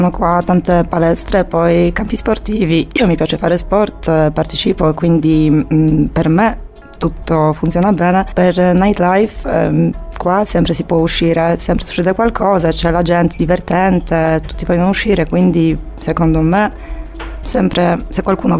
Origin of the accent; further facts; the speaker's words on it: Poland; Italian is a second language; now in Cagliari, Italy; Sono polacca.